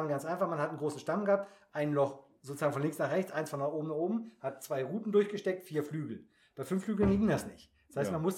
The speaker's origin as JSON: {"language": "German", "town": "Uelzen", "region": "Lower Saxony", "country": "Germany", "said": "Ich komme aus der Region Uelzen"}